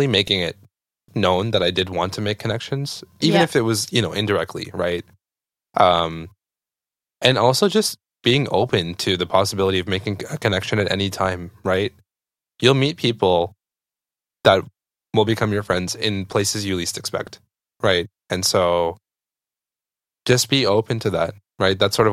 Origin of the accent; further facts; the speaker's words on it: Calgary, Alberta, Canada; now in Toronto, Canada; Calgary, Alberta. I don't think it was hard to adjust to the fact that Toronto's a big city, because Calgary is also a pretty big urban city.